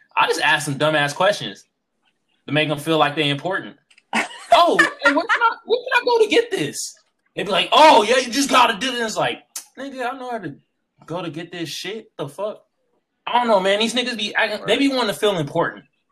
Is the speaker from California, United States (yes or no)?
yes; Oakland, California, United States; also born or lived in San Diego; So, like, I'm originally from Oakland.